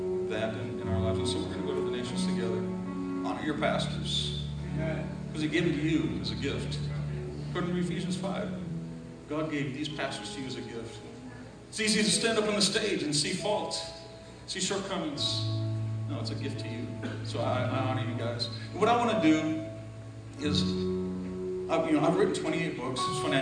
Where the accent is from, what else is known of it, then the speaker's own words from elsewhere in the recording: Denver, Colorado, United States; from Denver, Colorado. Although I'm not from Denver anymore.